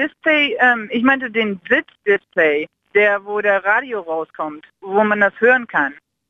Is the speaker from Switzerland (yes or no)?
no; United States; German is a second language; now in Berlin, Germany; Nee, ich bin in Berlin, aber ich komme aus den Staaten.